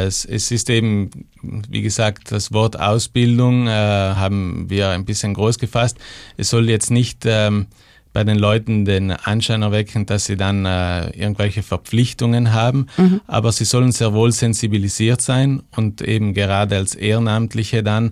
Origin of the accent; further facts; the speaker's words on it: Trentino-Alto Adige, Italy; weil bei uns in Südtirol eben das Problem ist, dass gewisse Tabuthemen nicht angesprochen werden